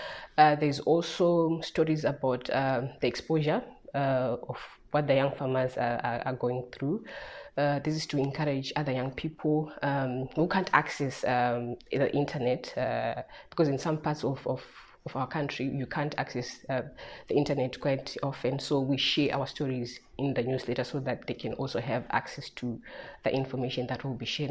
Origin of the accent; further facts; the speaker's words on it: Zimbabwe; I'm from Zimbabwe.